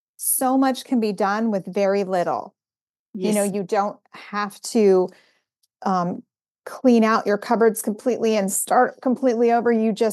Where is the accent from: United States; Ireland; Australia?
Ireland; Well, I just turned red because I'm Irish and that's what happens.